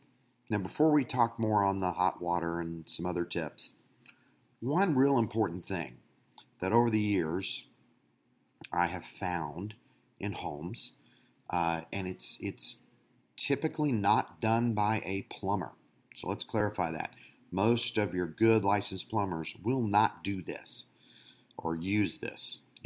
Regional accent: Clearwater, Florida, United States; So for those of you who have picked up on it, I'm from Clearwater, Florida.

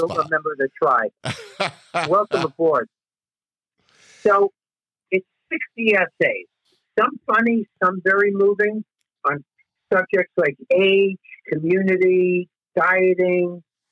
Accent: New York, United States; my marriage, growing up in New York in the Bronx, my parents, and how I became a comedian.

